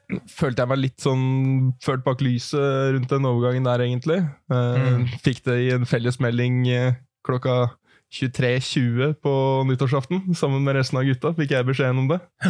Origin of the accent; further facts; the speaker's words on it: Skien, Telemark, Norway; egentlig hele ungdomstida og frem til jeg var 18 i barndomsklubben Hercules hjemme i Skien.